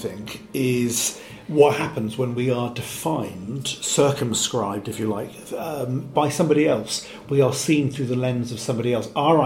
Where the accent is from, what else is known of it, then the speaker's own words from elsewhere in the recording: Wales, United Kingdom; I'm from Wales, and I suppose there's an analogy of sorts there about being a Welsh person but within the United Kingdom